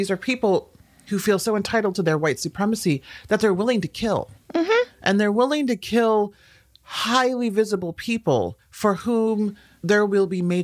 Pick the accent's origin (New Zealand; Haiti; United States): Haiti; I'm from Haiti, as people know.